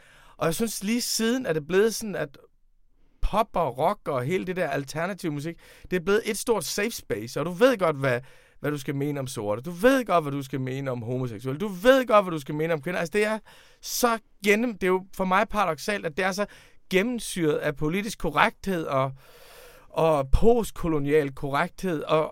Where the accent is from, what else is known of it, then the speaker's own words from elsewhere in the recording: Risskov, Central Denmark Region, Denmark; I Risskov, hvor jeg voksede op